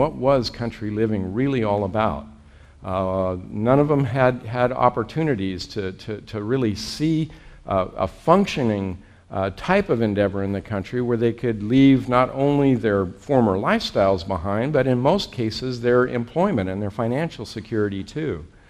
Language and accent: English; California, United States; I'm also a country boy, even though I came from California. I came from Northern California, in the mountains of Northern California, nonetheless.